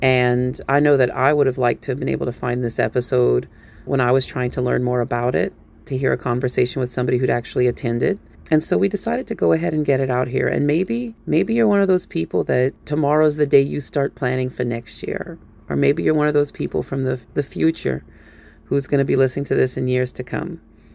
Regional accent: Louisiana, United States; Lafayette is one of those places you can both be outside of it and inside of it, because you're like, oh, I'm Cajun too.

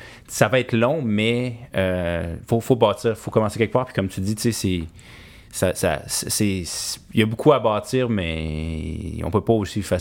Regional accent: Chibougamau, Quebec, Canada; Tu sais, moi, je viens de Chibougamau

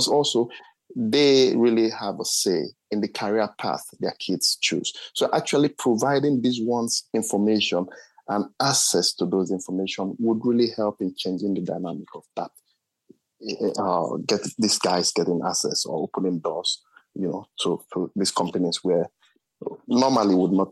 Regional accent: Nigeria; moved away as an adult; now in Finland; I'm from Nigeria originally. I've been able to live in this part of the world for well over two decades. I lived over two decades in my country also.

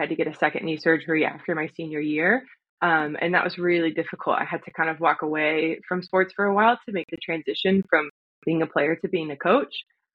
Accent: Oregon, United States; I'm originally from the Oregon coast. I grew up with two All-American athletes for parents and an older brother. So I played every sport that we could in our small little remote coastal town.

